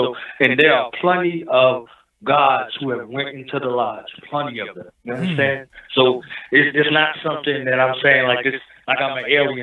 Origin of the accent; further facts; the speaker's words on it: Newark, New Jersey, United States; I was in the military. Like, I mean, but I'm from Newark.